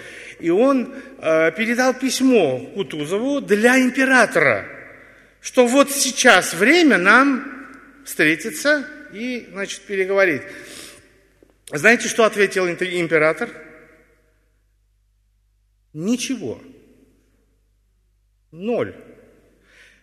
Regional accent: Armenia; Кстати, как бы я родом из Армении, могу чуть-чуть похвалиться

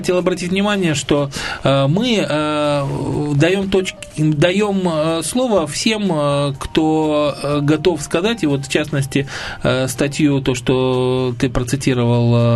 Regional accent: Western Ukraine, Ukraine; я, кстати, сам родом с Украины, западной Украины.

